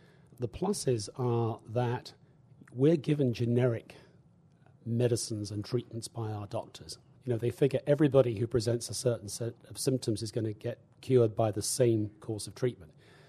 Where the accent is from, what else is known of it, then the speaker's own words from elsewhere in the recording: United States; And speaking not as a scientist, but as an American, we should be ashamed of that and fix it.